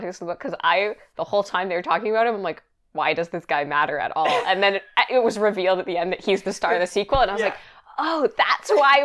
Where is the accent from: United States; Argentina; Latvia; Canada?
Canada; I'm Canadian